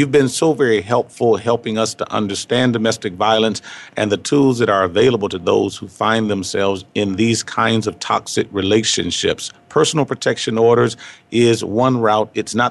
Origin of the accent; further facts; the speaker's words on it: Detroit, Michigan, United States; and we that grew up in Detroit, we grew up on the Motown sound.